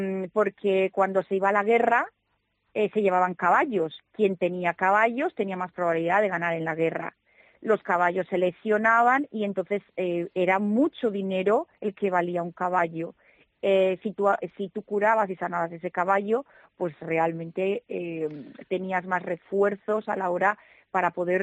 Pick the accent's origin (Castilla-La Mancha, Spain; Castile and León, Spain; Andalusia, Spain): Castile and León, Spain; Zamora; born there; yo nací en Zamora, pero me gusta el calor.